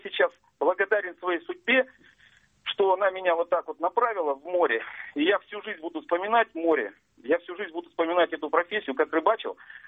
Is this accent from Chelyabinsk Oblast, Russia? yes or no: yes; Chelyabinsk, Chelyabinsk Oblast, Russia; я из Челябинска сам.